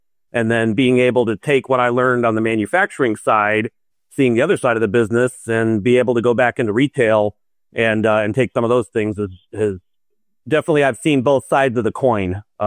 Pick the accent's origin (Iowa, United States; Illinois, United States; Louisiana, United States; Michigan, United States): Illinois, United States; I had an opportunity to move closer to home because I grew up outside of Chicagoland